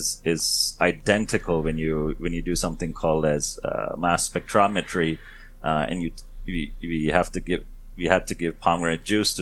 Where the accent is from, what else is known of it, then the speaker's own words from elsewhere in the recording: India; now even from my home country where I come from, India